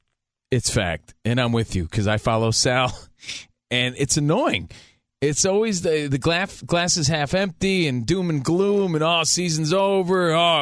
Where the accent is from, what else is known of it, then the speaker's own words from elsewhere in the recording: New Jersey, United States; moved away; So I'm always from. I was raised in New Jersey. I moved down here 13 years ago.